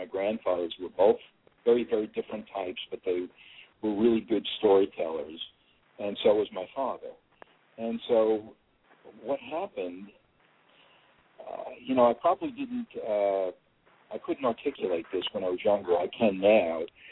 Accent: New York City, New York, United States; I had this interest in classical music growing up in New York City.

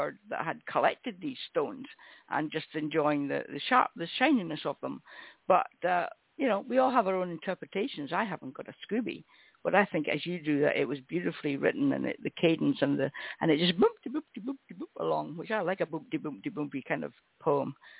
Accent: Scotland, United Kingdom; I'm Scottish.

